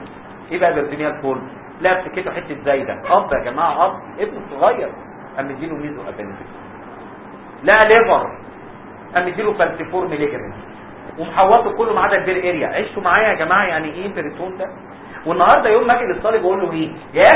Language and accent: Arabic; Egypt; احنا عندنا في مصر مفيش حاجه بتبور